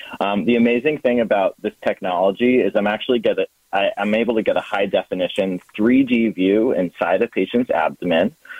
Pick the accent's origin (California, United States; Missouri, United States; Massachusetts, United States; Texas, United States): Massachusetts, United States; I was born and raised in Mass. You know, I grew up on the North Shore.